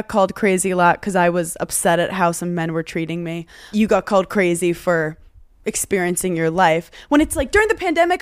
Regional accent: Brooklyn, New York, United States; because I'm from Brooklyn. I've never been to Orange County.

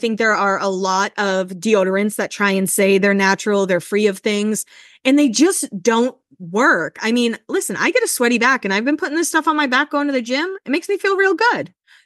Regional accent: Hanover, Massachusetts, United States; And she's from Rockland. I'm from Hanover. Like, they're right next to each other. So I love supporting another, like, South Shore gal.

